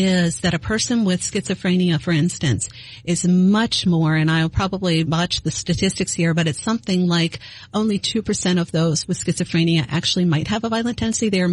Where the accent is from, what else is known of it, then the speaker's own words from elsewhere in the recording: East Coast, United States; now in St. Louis, United States; I realized I had such a community of family here in St. Louis. I'm from the East Coast.